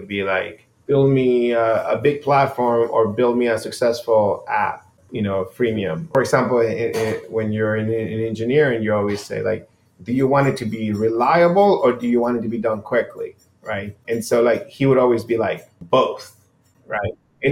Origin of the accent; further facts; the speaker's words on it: Nicaragua; I grew up in Nicaragua. Zero technology in my household. I mean, I was born in 76